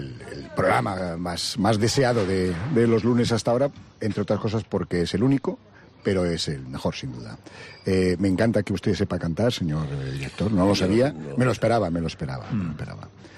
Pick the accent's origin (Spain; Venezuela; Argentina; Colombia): Spain; Madrid, Community of Madrid; como soy de Madrid, sabe usted que los churros ahí es casi religión